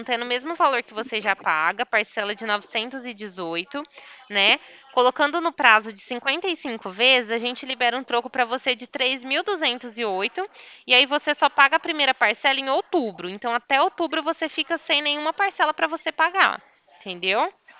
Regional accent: Ribeirão Preto, São Paulo, Brazil; não sou de Guarapuava, eu sou de Ribeirão Preto, estado de São Paulo

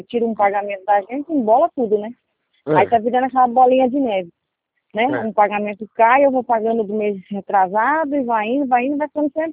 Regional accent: Santa Mercedes, São Paulo, Brazil; Não, eu sou de Santa Mercedes.

